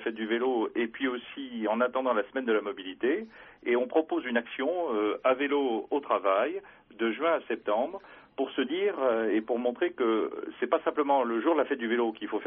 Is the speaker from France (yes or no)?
yes; Nantes, Pays de la Loire, France; Moi, je suis nantais.